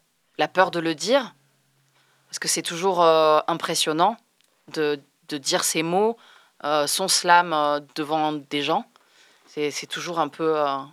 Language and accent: French; Barcelona, Catalonia, Spain; French is a second language; Non, je parle italien aussi, mais non, je suis d'origine catalane. Je suis de Barcelone.